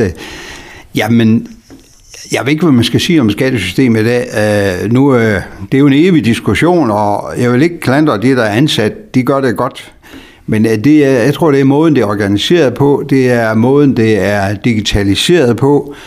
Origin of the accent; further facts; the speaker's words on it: Ribe, Region of Southern Denmark, Denmark; jeg er indvandret sydfra. Det er det mange, der gør, men det er på en rigtig side af grænsen i det her tid, jeg kommer fra Ribeområdet.